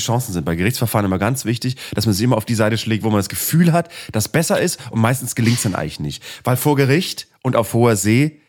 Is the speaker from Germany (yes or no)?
yes; Bremen, Germany; Ich finde das Schöne an meiner Heimat Bremen-Fegesack, dass da immer ab und zu mal so einmal im Monat so eine Polizeimeldung aufploppt